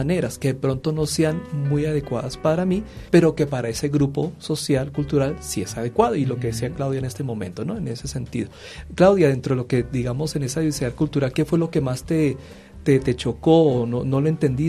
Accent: Colombia; cómo nosotros como colombianos, no sé si puede ser una realidad cultural también, como que no somos propensos a viajar fuera del país

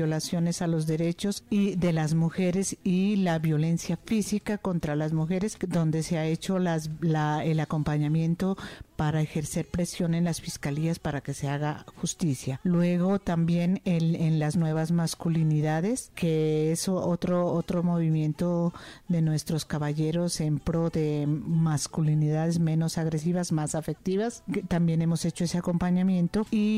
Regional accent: Nariño, Colombia; Vengo del departamento de Nariño

